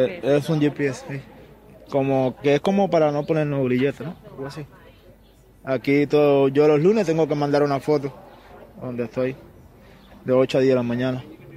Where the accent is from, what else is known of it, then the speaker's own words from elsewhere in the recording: Cuba; moved away; Ya salí de Cuba el 12 de marzo. O sea, hace más de un mes ya. Estoy de Cuba, volé a Panamá, de Panamá a Nicaragua.